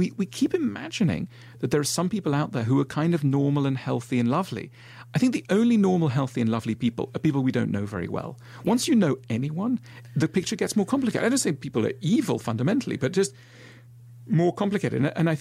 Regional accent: Switzerland; I grew up in Switzerland, which is, you know, in a way, like Australia, a really, really privileged country.

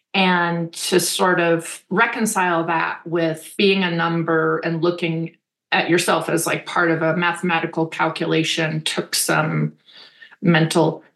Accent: Berkeley, California, United States; I grew up in Berkeley. My mother was a feminist and my father left her when I was 10.

